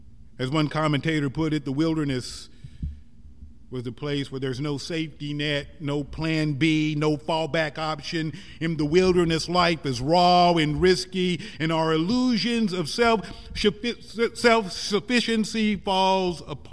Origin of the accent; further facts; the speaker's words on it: Missouri, United States; moved away as an adult; I remember 35 years ago when I was leaving Missouri, driving from my hometown in Missouri to Atlanta, Georgia